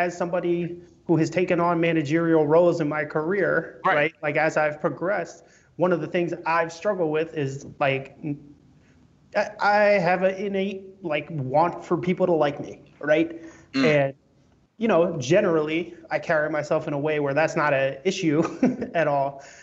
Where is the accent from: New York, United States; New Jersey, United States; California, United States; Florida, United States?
New York, United States; Brooklyn; so my room growing up in Brooklyn had this ugly wallpaper.